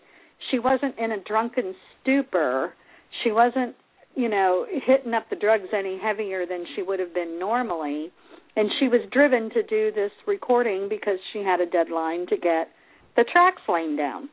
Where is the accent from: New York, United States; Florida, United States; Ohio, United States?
Florida, United States; Clearwater; who actually spent time living in my hometown of Clearwater, Florida.